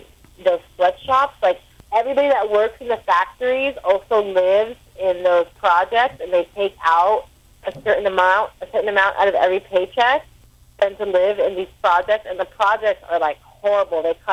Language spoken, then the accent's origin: English; Armenia; Yeah, I'm not Lebanese, though. I'm Armenian.